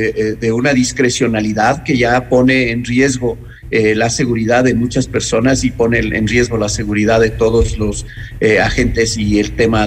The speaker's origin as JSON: {"language": "Spanish", "country": "Ecuador", "said": "como sociedad ecuatoriana las hemos dejado"}